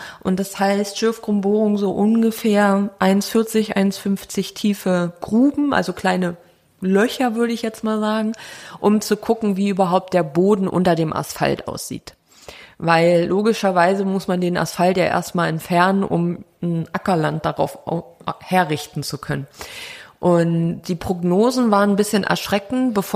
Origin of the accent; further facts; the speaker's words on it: Brandenburg, Germany; wir sind hier in Franken, ich bin aus Brandenburg